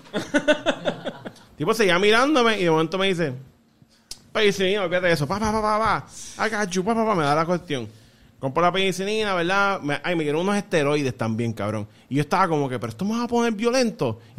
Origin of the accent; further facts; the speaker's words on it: Puerto Rico; Pero es porque somos puertorriqueños